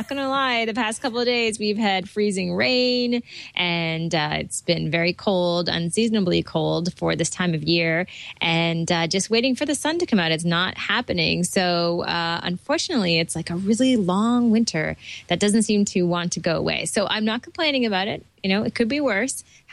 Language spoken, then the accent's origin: English; Toronto, Ontario, Canada; from Toronto, Ontario, Canada.